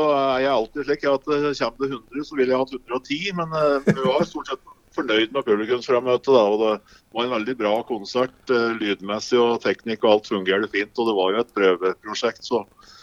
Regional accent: Eina, Innlandet, Norway; i og med at jeg er fra Eina

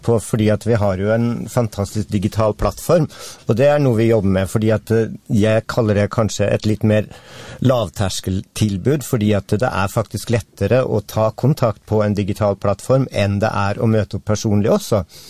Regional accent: Oslo, Norway; Jeg kommer jo selv fra Oslo og har bodd der I mange, mange år.

